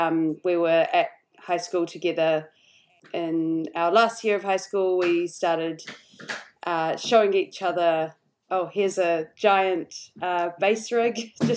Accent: Wellington, New Zealand; Yeah, we're all from Wellington.

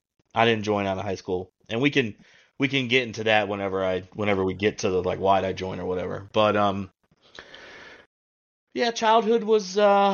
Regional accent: Fort White, Florida, United States; I moved from Fort White, which is where we lived. I always say Gainesville because no one knows where Fort White, Florida is.

